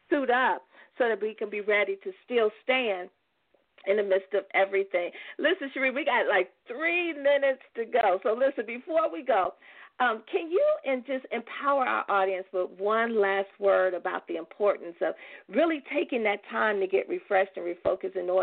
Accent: Chicago, Illinois, United States; Yes, I am. And Southside.

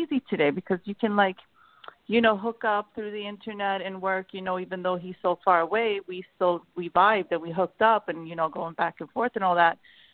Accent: New York, United States; And growing up in New York, you know, I was around all different cultures and music, and everything was thrown at me.

